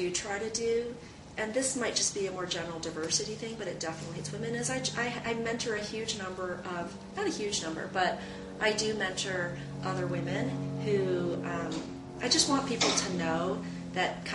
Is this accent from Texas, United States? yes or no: no; Omaha, Nebraska, United States; also born or lived in Tokyo, Japan; I was born in Tokyo, and then somehow I basically grew up in Omaha, Nebraska.